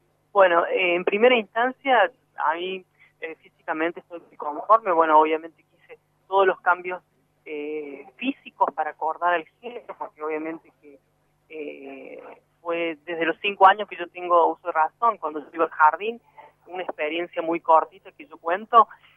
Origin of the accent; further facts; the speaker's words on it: Puerto Esperanza, Misiones, Argentina; born there; also born or lived in Córdoba; vengo desde la provincia de Córdoba y nací acá en Puerto Esperanza, obviamente en Misiones